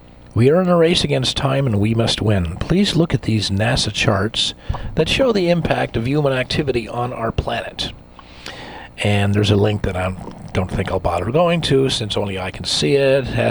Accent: San Francisco, California, United States; born there; Actually, I was born in San Francisco, but I have enough of a link with my own past in order to get my message and my sentiment across.

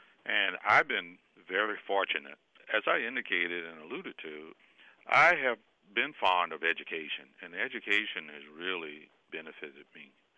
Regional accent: Savannah, Georgia, United States; in 1967, you know, growing up in Savannah.

